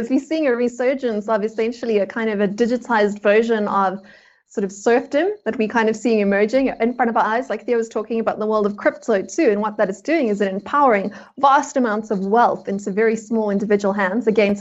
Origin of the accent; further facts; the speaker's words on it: South Africa; which as a South African, I know very well.